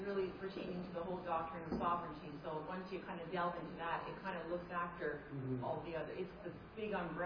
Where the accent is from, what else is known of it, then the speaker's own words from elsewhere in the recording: Canada; we're from Canada.